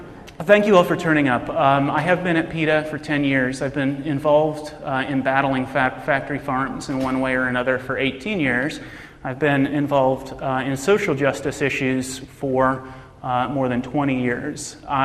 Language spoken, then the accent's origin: English; Norman, Oklahoma, United States; I grew up in Oklahoma, and home of, actually Norman, Oklahoma, home of the Oklahoma Sooners, also a town dominated by football fanatics.